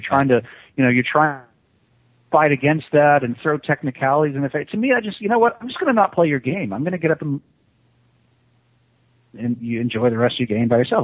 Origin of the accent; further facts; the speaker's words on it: United States; moved away; As I left my home country, I left the United States, and I started traveling and spent a lot, you know, all my time overseas.